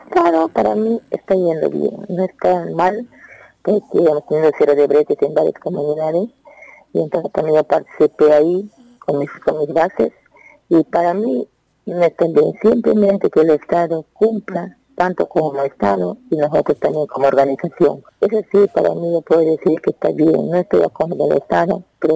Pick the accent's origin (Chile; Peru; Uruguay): Peru; Loreto; Yo soy del distrito de Urarina, Marañón.